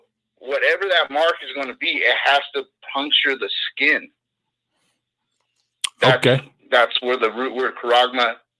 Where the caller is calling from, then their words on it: California, United States; Hey, Mike … from the Bay Area, California.